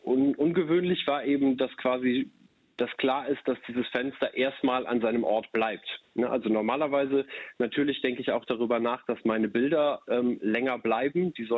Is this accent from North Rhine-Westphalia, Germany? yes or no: yes; Cologne, North Rhine-Westphalia, Germany; born there; kenne ich als gebürtiger Kölner jetzt nur zu gut